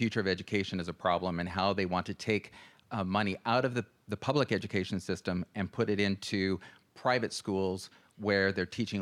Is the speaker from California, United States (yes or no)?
yes; Concord, California, United States; I'm from Concord, California.